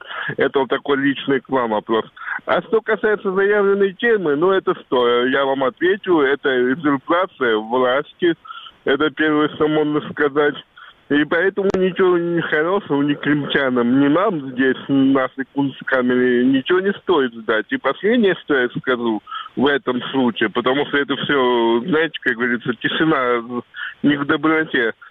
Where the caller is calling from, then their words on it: Moscow, Russia; из Москвы, пойду голосовать против